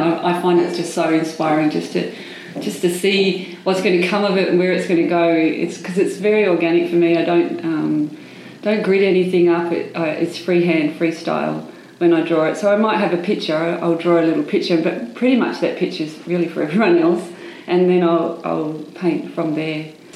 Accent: Warrickbrook, Western Australia, Australia; I'm really, really hell-bent on doing my hometown, which is Warrickbrook in Western Australia, and they have four silos down there.

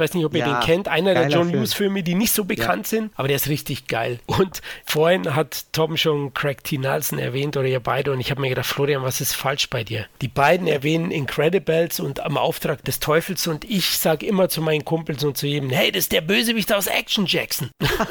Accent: Germany; Ich bin Deutscher

